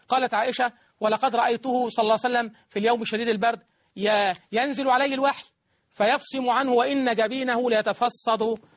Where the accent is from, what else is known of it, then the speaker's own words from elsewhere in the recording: Egypt; عندنا في مصر